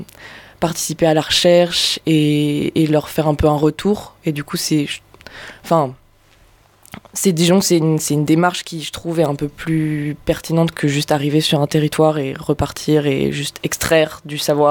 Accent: Sainte-Croix-Vallée-Française, Occitanie, France; On a grandi en Lozère. Moi, j'ai grandi à Sainte-Croix, Vallée française, et j'ai fait des études en sciences sociales

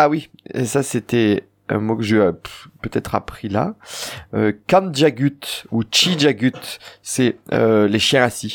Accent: the Midi, France; accent: Midi; Et c'est ce qui nous donne notre accent du midi

